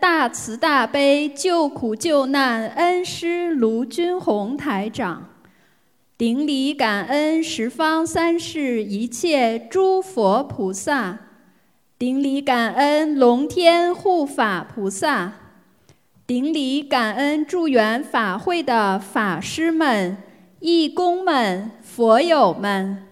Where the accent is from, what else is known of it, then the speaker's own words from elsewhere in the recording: Brisbane, Queensland, Australia; 我来自澳大利亚布里斯本